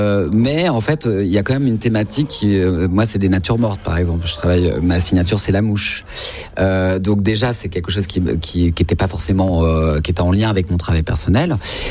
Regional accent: Paris, Île-de-France, France; born there; Moi, je suis né à Paris.

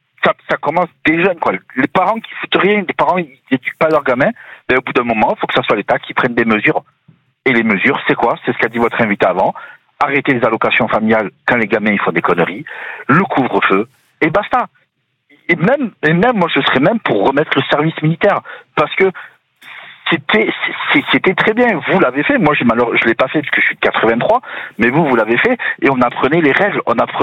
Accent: Nîmes, Occitanie, France; Moi, je suis pas natif de l'Hérault. J'étais de Nîmes. J'habitais à côté de Nîmes avant.

